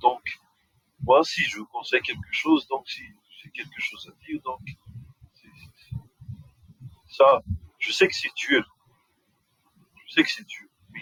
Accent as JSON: {"language": "French", "country": "Madagascar", "said": "moi, je suis malgache, je suis un Américain, mon pays m'attend pas."}